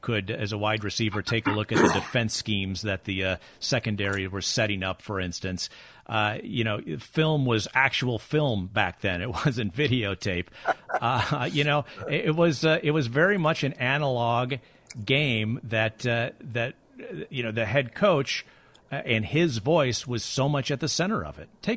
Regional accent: Midwest, United States; I grew up in the Midwest, and we were in the middle of Chicago Bears and Green Bay Packers territory.

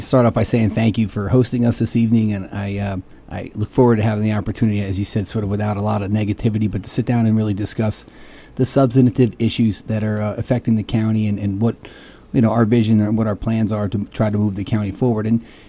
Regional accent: Bethlehem, Pennsylvania, United States; and we moved here back home when our daughter was born. My wife's from the area, from Bethlehem. I'm from Bethlehem. We met in high school.

